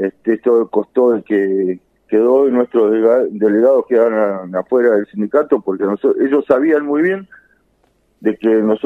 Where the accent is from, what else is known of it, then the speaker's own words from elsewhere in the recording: Puerto Madryn, Chubut, Argentina; yo soy de Madryn